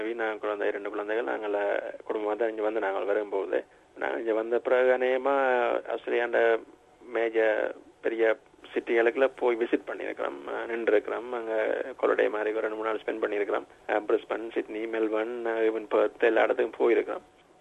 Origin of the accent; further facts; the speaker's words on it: Kilinochchi, Northern Province, Sri Lanka; பொதுவாக நான் இலங்கையில கிளிநொச்சி மாவட்டத்தை சேர்ந்தவன். நான் சிறு வயதுல படிச்சது முக்காவாசி கிளிநொச்சியில்தான்.